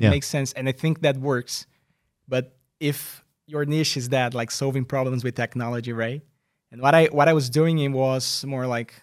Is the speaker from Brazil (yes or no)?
yes; Brazil; I was born in Brazil, I didn't tell anybody that yet, but I was born in Brazil and Brazilian.